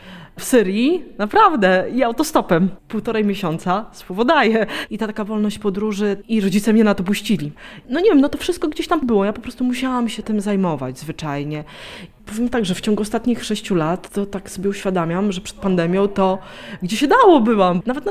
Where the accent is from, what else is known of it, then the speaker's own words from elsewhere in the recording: Lublin, Lublin Voivodeship, Poland; bo jestem z Lublina w ogóle, więc chodziłam tam do tej szkoły feterów, do technikum księgarskiego